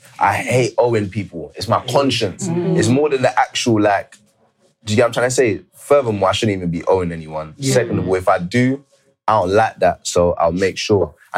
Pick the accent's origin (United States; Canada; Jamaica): Jamaica; I'm from Jamaica